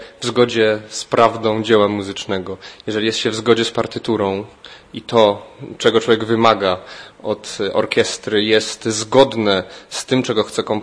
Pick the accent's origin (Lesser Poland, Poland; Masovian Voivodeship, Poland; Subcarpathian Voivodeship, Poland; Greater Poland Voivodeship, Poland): Greater Poland Voivodeship, Poland; Poznań; ja jestem poznaniakiem, urodziłem się w Poznaniu, tu chodziłem do szkół i bardzo dobrze się tu zawsze czuję, bo jestem u siebie.